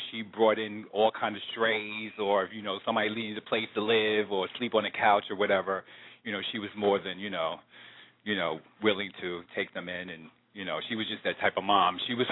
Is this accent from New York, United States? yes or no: yes; Brooklyn, New York, United States; now in Manhattan, United States; Brooklynite all my life, except, you know, I've been in Manhattan for the last 20-some-odd years, though, but I'm originally from Brooklyn.